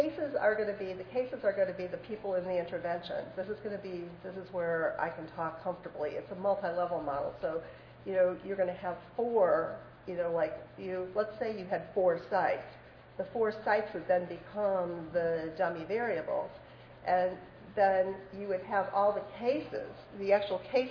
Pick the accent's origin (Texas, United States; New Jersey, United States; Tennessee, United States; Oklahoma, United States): Tennessee, United States; Nashville; I'm from Nashville.